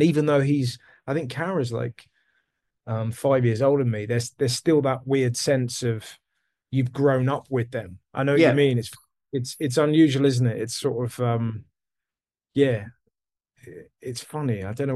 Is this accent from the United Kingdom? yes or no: yes; England, United Kingdom; it takes so much courage to to take off the shackles of being English and go up to somebody and say that you like them